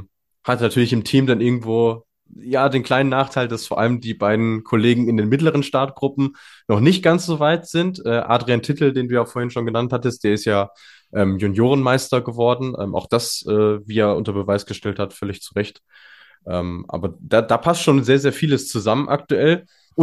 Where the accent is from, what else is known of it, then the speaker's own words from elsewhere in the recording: North Rhine-Westphalia, Germany; mit dem Spruch hast du mich als Ostwestfale sowieso.